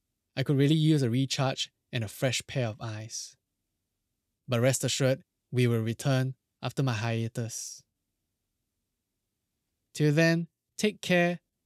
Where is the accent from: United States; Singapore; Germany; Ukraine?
Singapore; Despite being Singaporean myself, I did not know much about our history apart from the national narrative touted by the government.